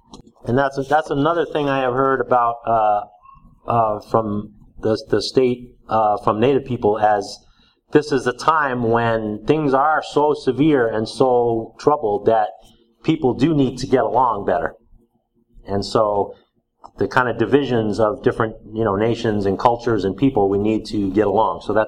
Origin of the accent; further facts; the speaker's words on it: New York, United States; I grew up in New York